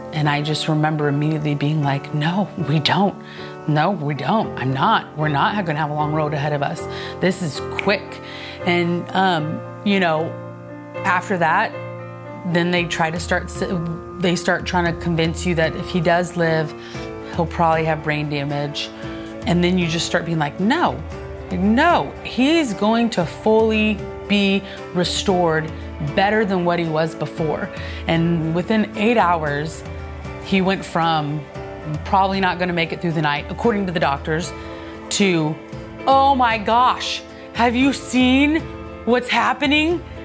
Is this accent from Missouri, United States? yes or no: yes; Cleveland, Missouri, United States; I am from Cleveland, Missouri.